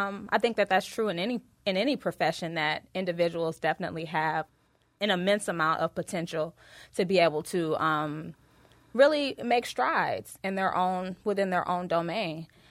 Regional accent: Detroit, Michigan, United States; Well, I grew up in Detroit, so I attended public school in Detroit. After that, I moved on to New York

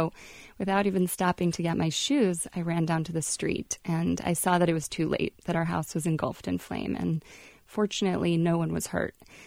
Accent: Durham, North Carolina, United States; I grew up here in Durham and my grandparents were just down the street.

